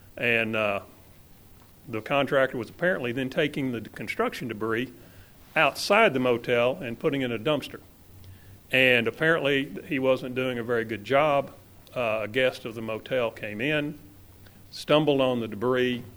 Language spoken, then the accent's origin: English; Fort Worth, Texas, United States; it's not because I'm just from Fort Worth.